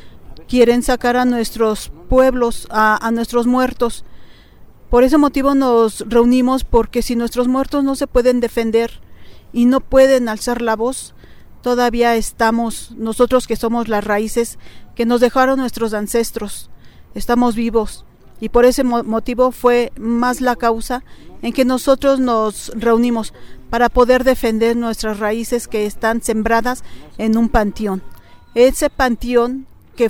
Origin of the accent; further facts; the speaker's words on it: Los Reyes Culhuacán, Mexico City, Mexico; Soy del pueblo de Los Reyes, Culhuacán.